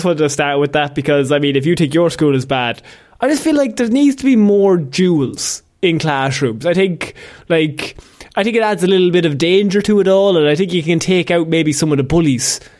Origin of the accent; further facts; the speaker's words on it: Ireland; Well, I suppose we grew up in Ireland